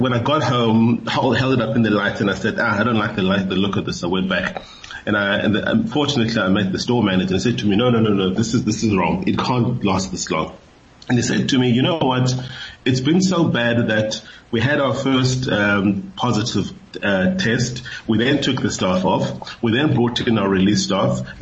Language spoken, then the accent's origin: English; South Africa; first language Xhosa; English is a second language; the only advantage I have is that Howard, my mother tongue, believe it or not, is Xhosa.